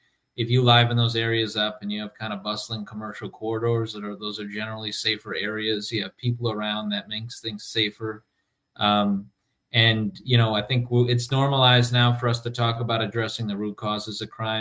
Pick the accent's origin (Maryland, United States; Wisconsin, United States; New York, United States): Wisconsin, United States; Milwaukee; born or raised there